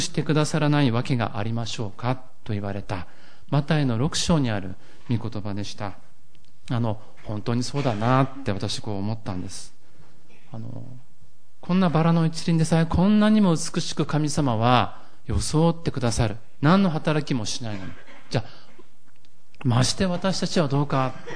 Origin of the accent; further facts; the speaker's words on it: Murayama, Yamagata, Japan; 私の実家が山形の村山というところにありまして、今母が一人でそこに暮らしております。